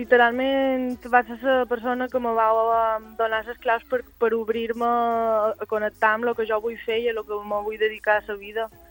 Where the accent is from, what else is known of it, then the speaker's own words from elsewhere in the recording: Valldemossa, Balearic Islands, Spain; jo que soc de Valldemossa m'assembla que aquí encara